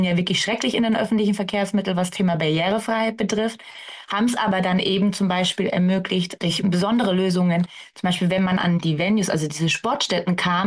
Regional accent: Munich, Bavaria, Germany; Und das merkt man eben als Münchner, wenn man mit einem Kinderwagen ankommt

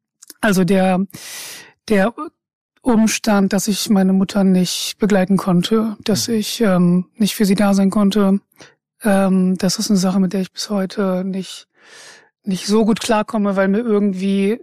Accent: Emden, Lower Saxony, Germany; now in Bremen, Germany; Ich bin 34 und lebe seit 14 Jahren in Bremen und komme aber ursprünglich aus Ostfriesland, aus Emden. Und das ist auch die Stadt, wo ich groß geworden bin

